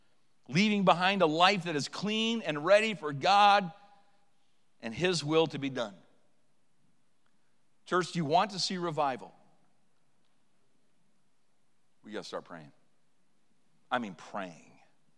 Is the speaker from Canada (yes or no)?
yes; Canada; And I'm saying, no, I'm Canadian. I'm a diehard Canadian. I love Canada.